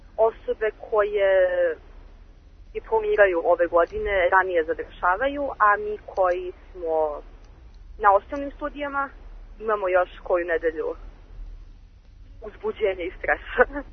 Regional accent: Serbia; za mene, da kažem, koja dolazim iz Srbije

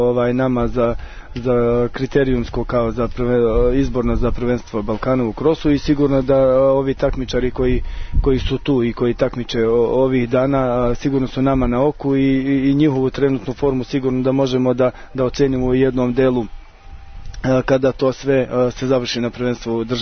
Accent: Novi Pazar, Raška District, Serbia; pošto eto ja dolazim iz Novog Pazara

